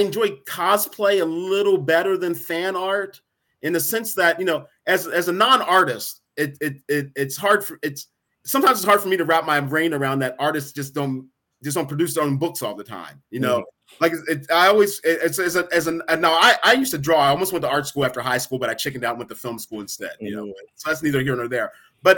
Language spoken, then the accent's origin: English; East Coast, United States; Actually, I grew up on the East Coast